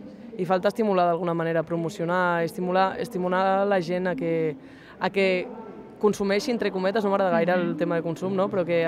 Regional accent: Catalonia, Spain; first language Aranese; veure que la meva llengua amb la que he après a escriure, a parlar, a llegir, amb la que he crescut, que és l'occità, és l'aranès, està perdent parlants

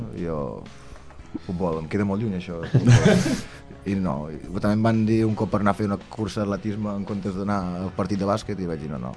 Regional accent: Girona, Catalonia, Spain; Jo al final sóc gironí

